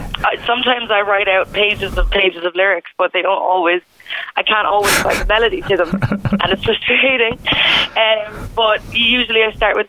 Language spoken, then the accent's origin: English; Waterford, County Waterford, Ireland; So right in the city centre, basically, of Waterford.